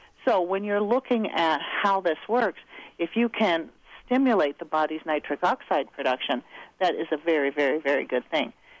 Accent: Midwest, United States; Well, you know, I'm from the Midwest, so I'm really cheap.

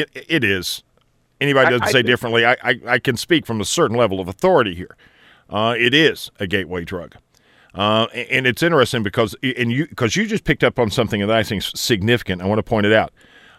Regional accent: Carterville, United States; Because in my hometown, Carterville, they approved a property tax increase solely for the purpose of police and fire pensions.

